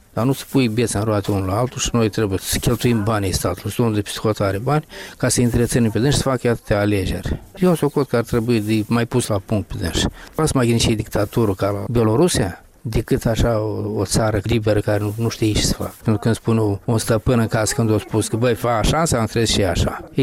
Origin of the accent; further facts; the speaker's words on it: Moldova; Vă uite alte chertoacă astea care spun că noi suntem români. De unde suntem noi români dacă România va apărut mai târziu decât Moldova?